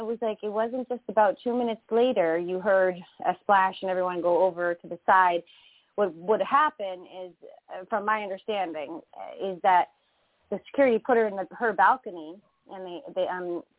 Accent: Canada; because I'm also Canadian

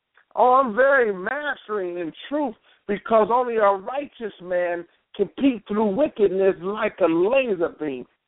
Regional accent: Detroit, Michigan, United States; But I'm from Detroit. I already know the buildings of decay exist, but they're abandoned.

